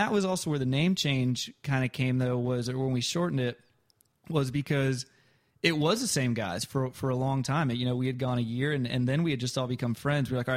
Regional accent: Smyrna, Tennessee, United States; And I'm from Nashville originally. I grew up outside of Nashville.

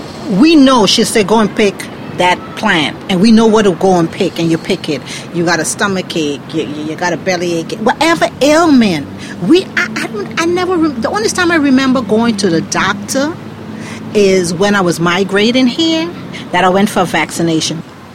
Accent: Aruba; Originally, yes, I'm from Aruba. That's my home. It's a Dutch island. And we had, our home is on an acre.

